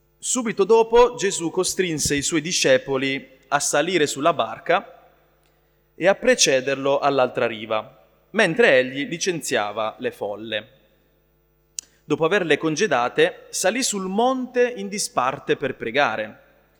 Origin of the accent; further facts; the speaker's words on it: Apulia, Italy; Io sono cresciuto in Puglia, come sapete, quindi vicino al mare